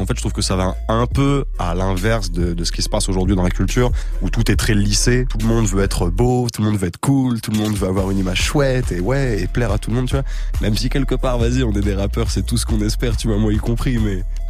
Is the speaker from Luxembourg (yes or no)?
no; Centre-Val de Loire, France; Moi, j'étais dans mon bled de campagne vers Chartres